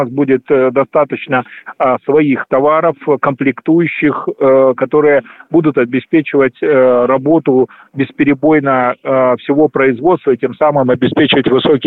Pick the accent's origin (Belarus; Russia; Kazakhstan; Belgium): Belarus; мы, белорусы и граждане России, смогли обеспечить выпуск хороших высокотехнологичных товаров